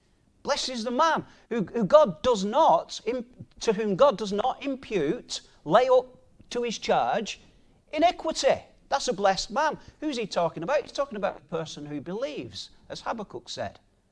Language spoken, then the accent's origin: English; United Kingdom; imagine for us as British citizens, especially those of us who were older, and we once thought ourselves a completely sovereign nation back then, didn't we?